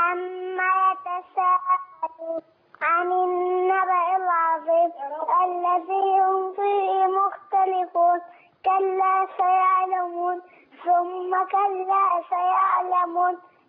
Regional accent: Faiyum, Faiyum Governorate, Egypt; من الفيوم.

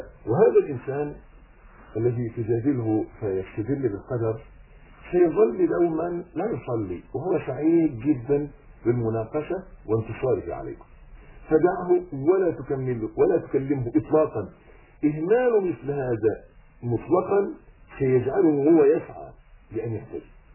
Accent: Egypt; يعني مثلا عادتنا إحنا كمصريين إحنا نأكل الحلو في الأخر،

